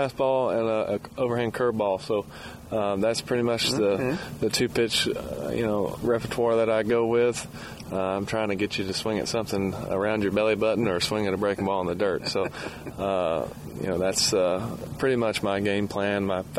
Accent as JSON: {"language": "English", "town": "Atlanta", "region": "Georgia", "country": "United States", "tie": "born or raised there", "said": "I grew up in Atlanta and in the South. So most of my life I've listened to country music"}